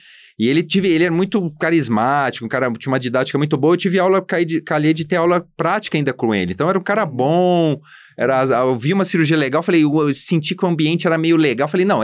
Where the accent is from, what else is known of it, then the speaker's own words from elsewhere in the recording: Cruzeiro, São Paulo, Brazil; now in São Paulo, Brazil; eu sou do interior, eu sou do Vale do Paraíba. Eu sou de uma cidade que chama Cruzeiro, uma cidade pequena, fica perto de Aparecida do Norte, indo para o Rio de Janeiro e indo para Minas, faz fronteira com Minas. Por isso que eu tenho esse sotaque.